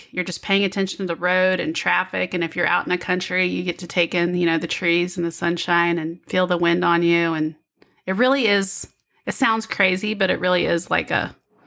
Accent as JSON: {"language": "English", "town": "Kansas City", "region": "Kansas", "country": "United States", "said": "Because I'm from Kansas City, but I'm on the Kansas side."}